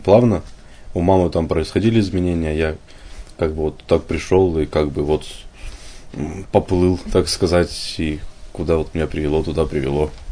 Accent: Yekaterinburg, Sverdlovsk Oblast, Russia; born there; Мне 26 лет. Я родился в Екатеринбурге.

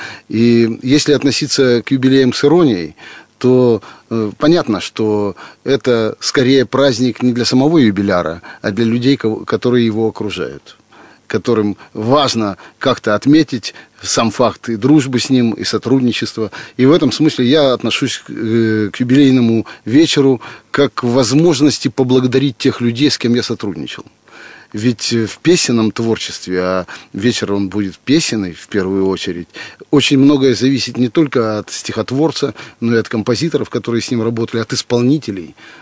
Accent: Russia; born there; Господу Богу за то, что я родился в России, что я творю на великом, могучем русском языке

